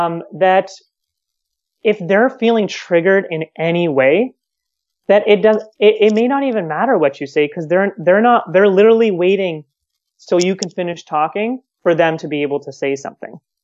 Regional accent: Toronto, Ontario, Canada; moved away as an adult; now in South Africa; So I moved to South Africa pretty recently. I'm originally from Toronto, Canada. I moved to South Africa at the beginning of the year, right before all this COVID stuff broke out.

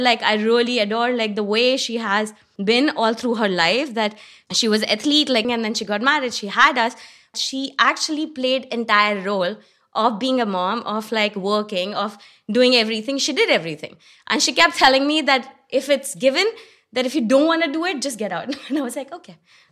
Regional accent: Delhi, India; moved away; I'm from India. Born and raised in Delhi, but like traveled all across, like in India basically. And then I moved here 5 years back.

